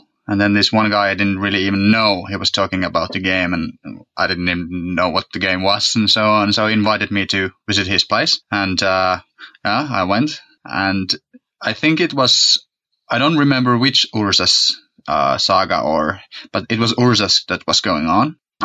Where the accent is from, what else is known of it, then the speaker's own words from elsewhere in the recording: Finland; English is a second language; Yeah, yeah. 30 years, just like 1 month ago.